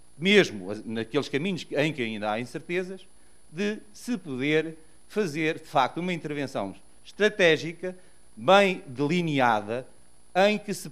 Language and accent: Portuguese; Pombal, Leiria, Portugal; Eu sou da zona centro do país, portanto sou de Pombal